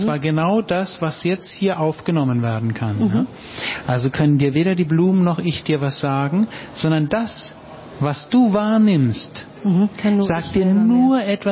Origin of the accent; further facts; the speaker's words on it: Hamburg, Germany; Und er hat gesagt, wo kommst du denn her? Bist du aus Berlin? Da habe ich gesagt, nee, aus Hamburg.